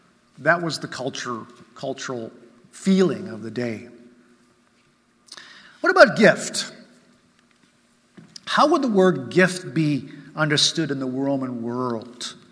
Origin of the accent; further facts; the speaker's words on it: Japan; I mean, I grew up in Japan, and that was very true, right?